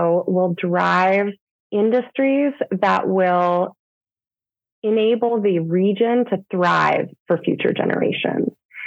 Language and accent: English; Sitka, Alaska, United States; I grew up here. I grew up in Sitka. I love it.